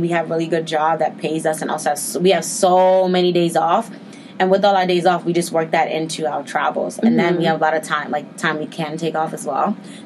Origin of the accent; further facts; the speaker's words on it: Nigeria; born there; we weren't born here, so we weren't citizens. And I was born in Nigeria.